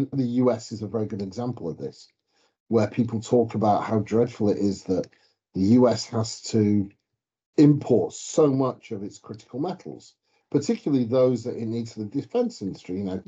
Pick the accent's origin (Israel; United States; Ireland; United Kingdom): United Kingdom; England; And I am proudly English. It doesn't matter how many places I live in or where I go in the world, I am English.